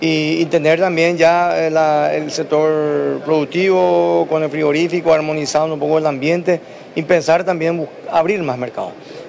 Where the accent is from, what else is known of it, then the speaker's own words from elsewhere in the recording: Paraguay; como paraguayo, tenemos que ayudarnos todos